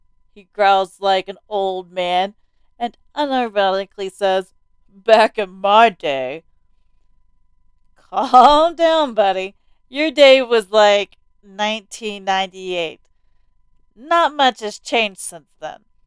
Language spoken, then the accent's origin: English; United States; born there; I've never been to Mexico. I don't know anything about it. I was born in America. I live in America.